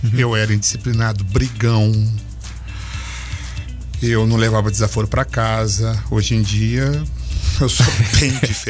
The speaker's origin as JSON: {"language": "Portuguese", "town": "Barra Mansa", "region": "Rio de Janeiro", "country": "Brazil", "tie": "born or raised there", "said": "Rio de Janeiro, vivi minha vida toda em Barra Mansa."}